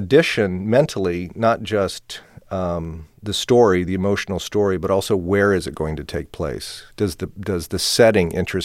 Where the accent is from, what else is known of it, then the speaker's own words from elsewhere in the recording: Omaha, Nebraska, United States; the first three features I did were set in Omaha, and I was trying my hometown, and I was trying to grasp something about Omaha, something elusive about one's own sense of place.